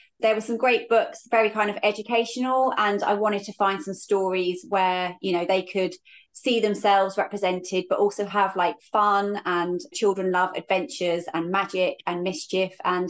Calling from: East of England, United Kingdom; All the way over in Suffolk from, well, I live kind of in the middle of a field in a really rural farming village.

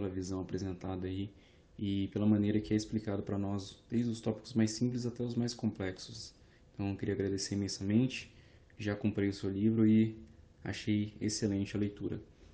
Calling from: São José dos Campos, São Paulo, Brazil; eu falo de São José dos Camp

